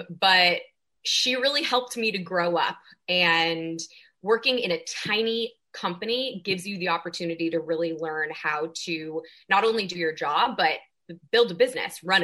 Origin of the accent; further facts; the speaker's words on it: San Francisco, California, United States; So I'm born and raised in California, Northern Bay Area, Northern California, Bay Area, San Francisco, and then went to college